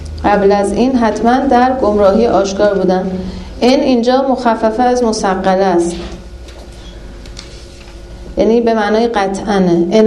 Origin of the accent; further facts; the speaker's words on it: Iran; حالا ما چون ایرانی هستیم امام رضا داریم دیگه، بیشتر میریم مشهد تا نجف.